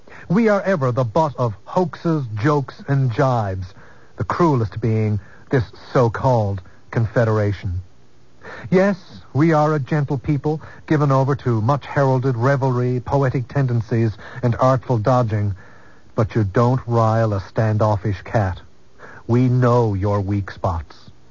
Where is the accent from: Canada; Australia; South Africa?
Canada; Newfoundland and Labrador; Everywhere I go in Canada, when people hear I'm from Newfoundland, I get the same insults.